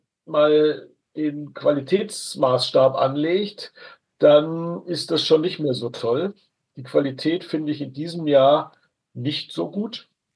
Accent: Hamburg, Germany; Ich hoffe es, ich bin ja Hamburger

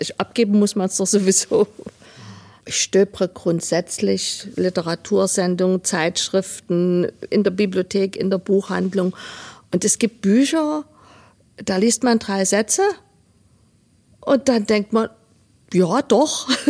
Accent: Leipzig, Saxony, Germany; born there; Ich bin gebürtige Leipzigerin

